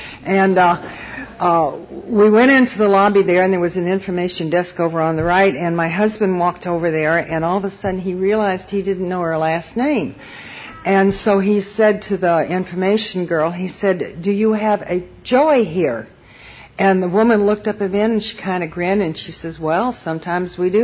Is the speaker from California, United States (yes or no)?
no; Florida, United States; I'm from the South, and that begins to come out after a while. And I had somebody come up to me and ask me later where I was from, and I said, well, originally I'm from Florida.